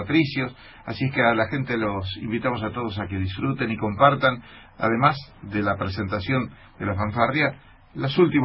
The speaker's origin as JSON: {"language": "Spanish", "town": "Las Breñas", "region": "Chaco", "country": "Argentina", "said": "de Granbur. Soy chaqueño de Las Breñas y estoy aquí ahora."}